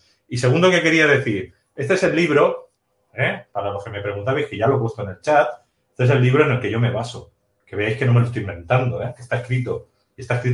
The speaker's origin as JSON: {"language": "Spanish", "region": "Catalonia", "country": "Spain", "tie": "born or raised there", "first_language": "Spanish", "said": "Y pienso vivir toda la vida hablando en castellano porque es mi idioma materno y paterno. No es el catalán. El catalán es un idioma impuesto en Cataluña por cojones que tengo que aprenderlo en el colegio."}